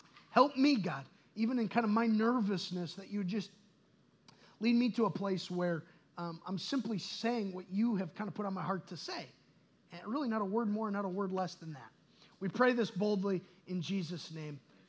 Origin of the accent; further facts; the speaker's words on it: Wisconsin, United States; That tree came from probably up north. And that's where I'm from. I'm from Wisconsin.